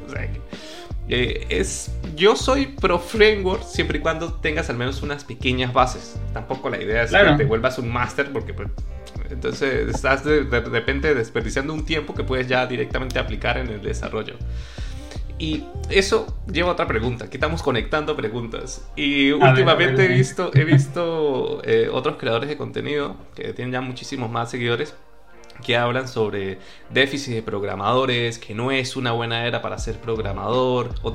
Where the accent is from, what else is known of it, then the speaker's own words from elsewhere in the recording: Venezuela; also born or lived in Mexico / Colombia; now in Madrid, Spain; yo ahorita estoy en Madrid y yo soy de Venezuela, pero estoy viviendo en Madrid y viví también en México, en Colombia.